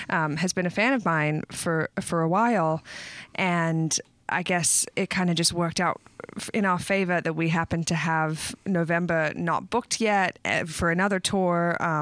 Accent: Sydney, New South Wales, Australia; also born or lived in Boston; now in New York, United States; go home to Australia. I call it home mostly because I still have a little bit of an accent, and I was born in Sydney. I was raised in Sydney. That's kind of where I think of my childhood being. But I think I'm far more American now, actually, sadly enough to say. I live in New York.

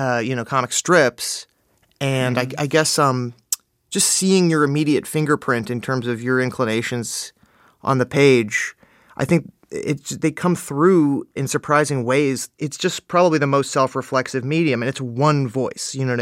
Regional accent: New York, United States; only by virtue of growing up in New York. I didn't grow up in Los Angeles.

